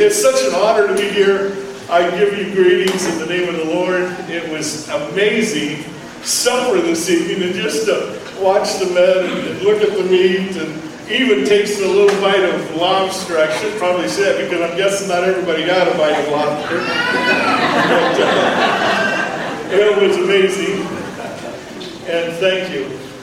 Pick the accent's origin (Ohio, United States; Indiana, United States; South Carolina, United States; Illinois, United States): Indiana, United States; I'm from, as Pastor Luke just shared, I'm from Indiana, and there's a battle going on there.